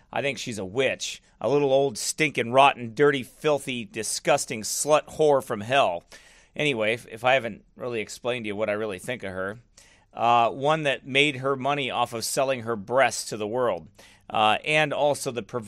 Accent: United States; I'm from the Illinois-Iowa border. From a small town.

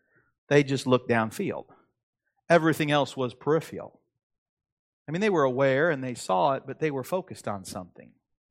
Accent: Cincinnati, Ohio, United States; I'm from the Midwest. I grew up in Cincinnati. I'm from Indianapolis.

